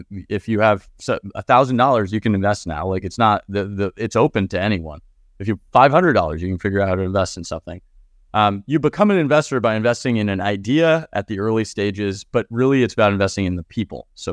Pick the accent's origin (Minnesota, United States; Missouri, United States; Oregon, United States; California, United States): California, United States; I grew up in California. Around here, I'm in Menlo Park right now, in California